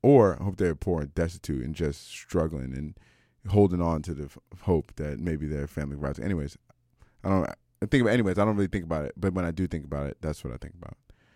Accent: Canada

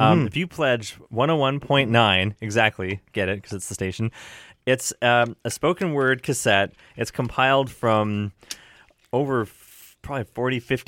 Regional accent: Calgary, Alberta, Canada; Brand new band out of Calgary, my hometown

